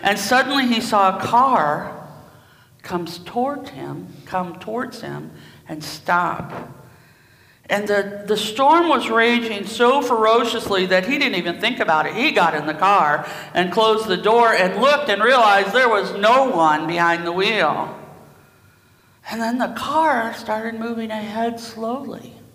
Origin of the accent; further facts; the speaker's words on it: Indiana, United States; We're from Indiana.